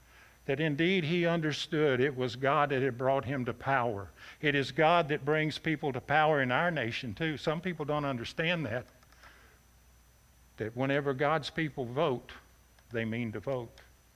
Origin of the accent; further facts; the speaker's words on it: Texas, United States; I was raised in Texas, you know.